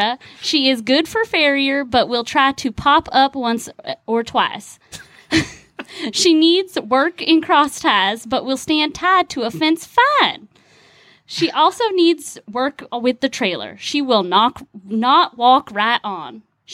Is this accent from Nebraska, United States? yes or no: no; California, United States; Now, I'm from California. I don't know that I have a southern accent.